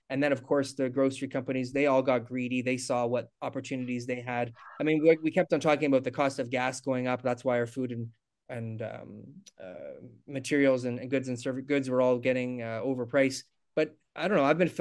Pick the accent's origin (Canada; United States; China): Canada; born there; I wake up every day like grateful that I was born in Canada.